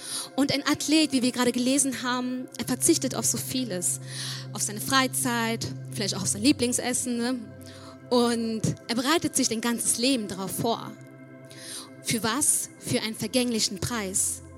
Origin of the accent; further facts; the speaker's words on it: Sri Lanka; ich komme aus Sri Lanka, einer kleinen Insel südlich aus Indien. Und der Großteil ist da hinduistisch, buddhistisch geprägt. Die Christen sind eine Minderheit.